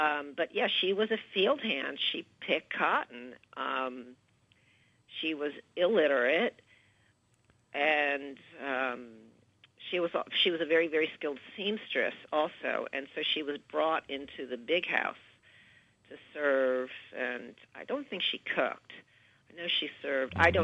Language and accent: English; United States; And I enjoy, you know, I'm American.